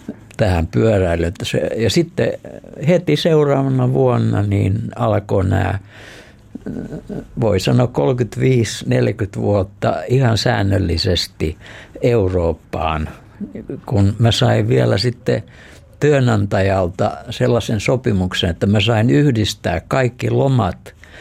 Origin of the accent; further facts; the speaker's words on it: Jalasjärvi, South Ostrobothnia, Finland; born there; Mä oon syntynyt Etelä-Pohjanmaalla Jalasjärvellä, missä on äidin suku ja sitten isän suku on Ilmajoella, Ylistarossa, Seinäjoella, Lapualla.